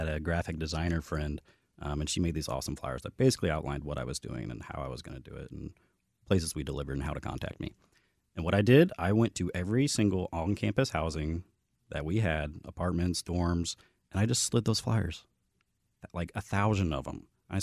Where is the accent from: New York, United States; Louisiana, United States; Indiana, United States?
Indiana, United States; Indianapolis; I'm from Indianapolis, Indiana.